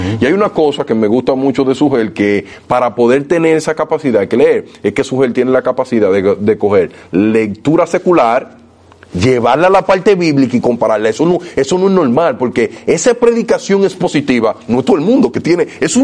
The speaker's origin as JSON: {"language": "Spanish", "country": "Dominican Republic", "said": "¿Qué pasa en mi país, aquí en República Dominicana?"}